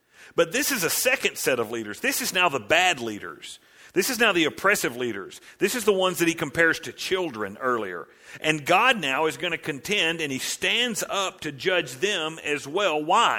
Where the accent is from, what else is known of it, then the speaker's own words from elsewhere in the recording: United States; you grow up as a kid in the United States of America, and we're from America